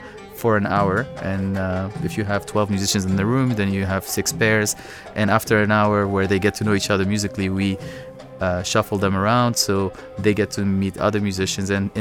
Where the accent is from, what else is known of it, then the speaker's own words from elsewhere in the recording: Egypt; now in United States; I grew up in Egypt.